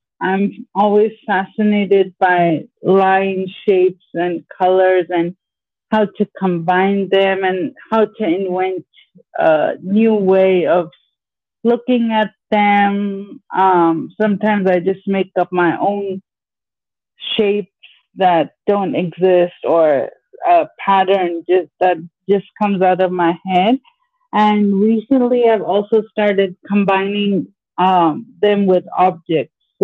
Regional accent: China; also born or lived in India / Hong Kong; now in Phuket, Thailand; I'm originally from India, but I grew up as a third culture kid, so I spent most of my life in China, studied there in international schools and universities, and then I did my master's in Hong Kong, and now I'm currently living in Phuket, Thailand.

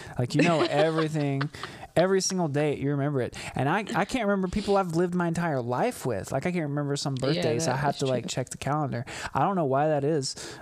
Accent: Shreveport, Louisiana, United States; So I'm from the Shreveport-Bossier City area of Louisiana, which is northwest Louisiana. We're about 3 hours east of Dallas, Texas.

